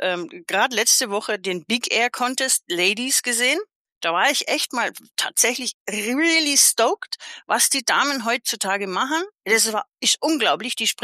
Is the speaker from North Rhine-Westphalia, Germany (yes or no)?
no; Konstanz, Baden-Württemberg, Germany; Also ich bin ja in Konstanz geboren und aufgewachsen